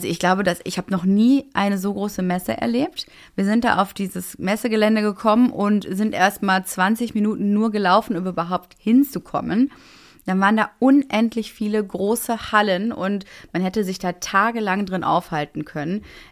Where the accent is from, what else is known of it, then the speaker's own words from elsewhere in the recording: Milan, Lombardy, Italy; German is a second language; now in Germany; ich komme ja aus Bella Italia, ich komme aus Mailand und ich bin froh, dass du die Begrüßung übernommen hast, denn mein R rollt sich nicht so gut wie deines.